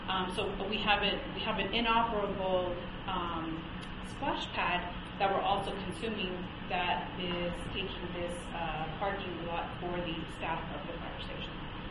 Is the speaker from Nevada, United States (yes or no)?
yes; Nevada, United States; I'm from Clark County, we're property manager.